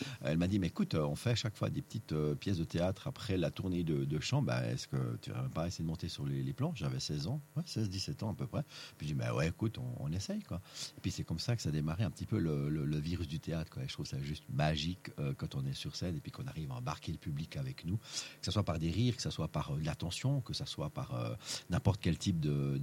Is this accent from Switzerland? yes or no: yes; Concise, Vaud, Switzerland; je viens de la région du Nord Vaudois, donc je suis né à Concise, le plus beau des villages après Sainte-Croix, évidemment, le plus beau des villages juste avant le canton de Neuchâtel. J'ai 59 ans